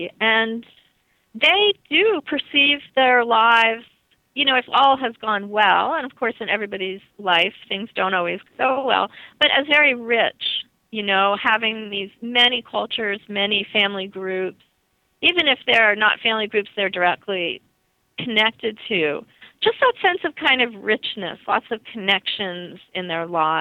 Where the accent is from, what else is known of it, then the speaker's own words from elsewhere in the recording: New Jersey, United States; Yeah, me too. I grew up in northern New Jersey, and I had that exper